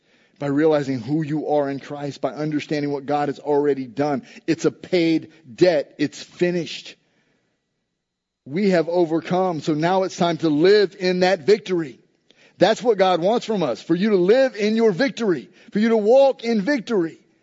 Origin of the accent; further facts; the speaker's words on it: Tampa, Florida, United States; I am just because I'm from Tampa. Well, I'm not really from Tampa, but I've been here my whole life, so I love the Bucks.